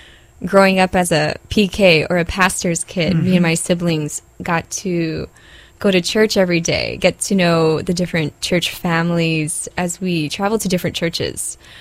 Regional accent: Makaha, Hawaii, United States; I grew up in Makaha on the Waianae Coast.

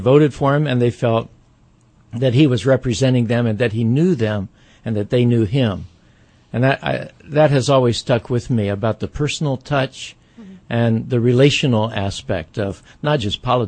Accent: Oklahoma City, Oklahoma, United States; also born or lived in Albuquerque, New Mexico / Northern Virginia; Well, I was born in Albuquerque, New Mexico, grew up in Oklahoma City for the most part until my dad got involved in politics and we had to move back and forth from Oklahoma to Washington, D.C., Northern Virginia area.

